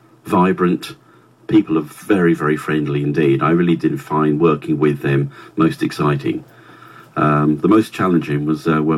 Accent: Reigate, South East England, United Kingdom; also born or lived in Redhill / Brighton; now in Newdigate, United Kingdom; I've lived in Newdigate for 23 years. Prior to that, born and bred in Redhill and Reigate, schooled locally, and moved down the A23 to Brighton, did my degree in engineering

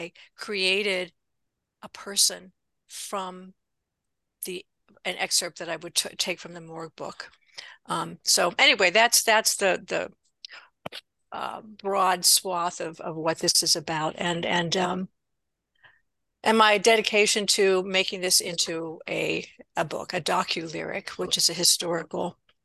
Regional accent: Johnstown, Pennsylvania, United States; I'm from Johnstown. So I have a personal stake in the story.

